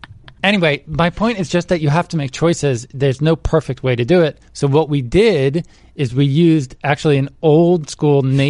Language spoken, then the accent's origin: English; Pennsylvania, United States; Is like, look, I'm from Pennsylvania.